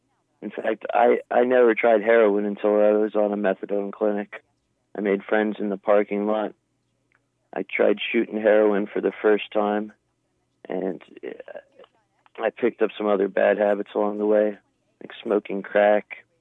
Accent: Doylestown, Pennsylvania, United States; also born or lived in Cleveland; I was born in Cleveland, and I moved to Doylestown, Bucks County.

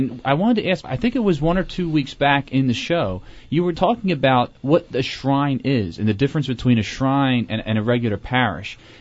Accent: Norristown, Pennsylvania, United States; What about someone like me? I'm from Norristown. Mm-hmm. It's a relatively short drive for me.

